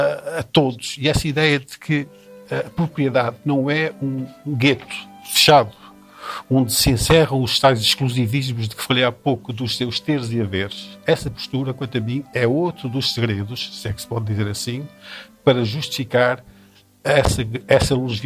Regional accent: Maia, Porto, Portugal; Eu sou da zona da Guiana e da Maia.

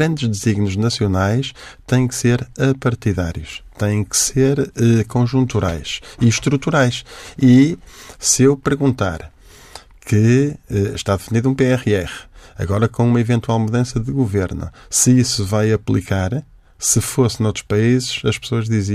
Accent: Portugal; Eu isso incomoda-me como português, confesso.

